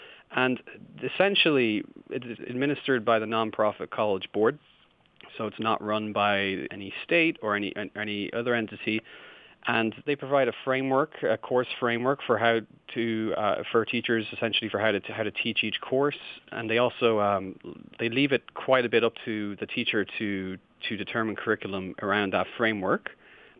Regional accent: Ireland; now in United States; But also, you might hear from my accent, I'm not actually from the United States. I didn't grow up with AP. I actually grew up in Ireland.

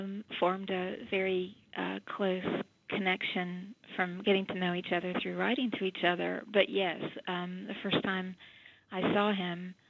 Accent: the South, United States; And I'm from the South, too, so I understood the culture, having grown up in it.

